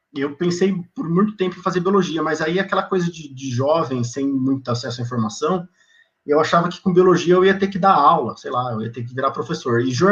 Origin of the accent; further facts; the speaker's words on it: Presidente Prudente, São Paulo, Brazil; eu sou de Presidente Prudente, interiorzão de São Paulo. É uma cidade que na região ali ela é importante, ela tem 210, 215 mil habitantes, mas é um centro importante regional.